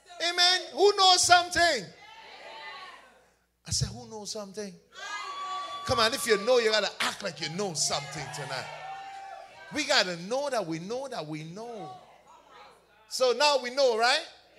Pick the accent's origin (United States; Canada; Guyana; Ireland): Guyana; like when we were growing up in Guyana, there was no blender.